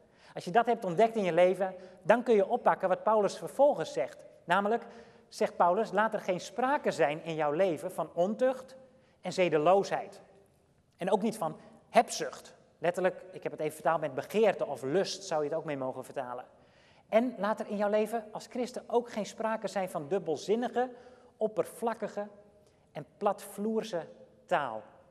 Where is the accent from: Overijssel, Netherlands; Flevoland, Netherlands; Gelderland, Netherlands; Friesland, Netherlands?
Friesland, Netherlands; Ik dacht als Fries zijnde, toen ik een kleine jongen was, dat er karnemelk gedronken werd met carnaval.